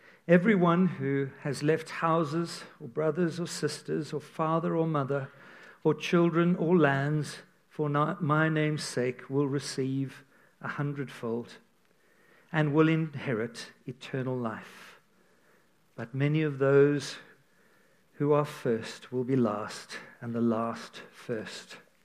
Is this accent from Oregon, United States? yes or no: no; Montana, United States; Serious? We're from Montana.